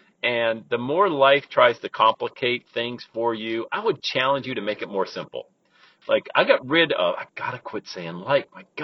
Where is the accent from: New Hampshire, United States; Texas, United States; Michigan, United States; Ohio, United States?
Ohio, United States; Loveland; Today I'm in the parking lot of a park again in Loveland, Ohio, my hometown here.